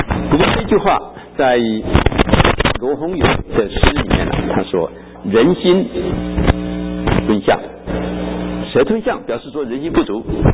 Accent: China; now in United States; 我们中国人大概很少人讲权利这个问题，所以我们就问说究竟权利是什么。以前刚到美国第一年，那是1969年

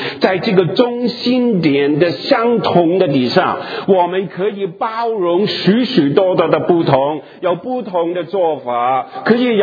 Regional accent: Hong Kong; 我是老广，我是从香港来的你们是从国内其他的地方来的，你们是北方人，我是南方人

